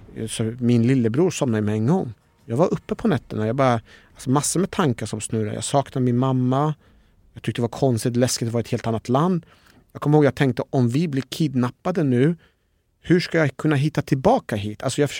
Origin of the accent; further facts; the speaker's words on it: Iran; now in Sweden; Så jag var inte udda fågel utifrån att jag var en iranier